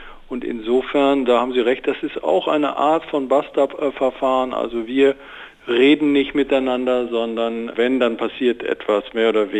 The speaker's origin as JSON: {"language": "German", "country": "Germany", "said": "wir sind Deutsche, wir sind eine Wurstnation"}